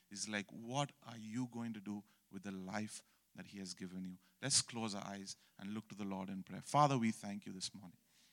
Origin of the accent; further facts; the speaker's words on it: India; growing up in India with the parents, with the faith that my parents had